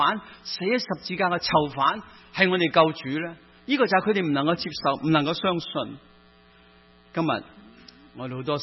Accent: Hong Kong; 包括很多人我们生于斯长于斯的香港

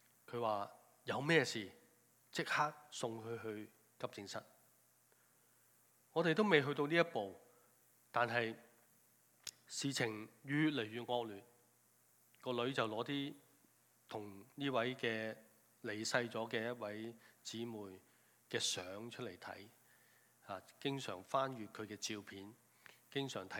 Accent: China; 我们中国人经常都勉励自己，年年过，年年难过，年年都过

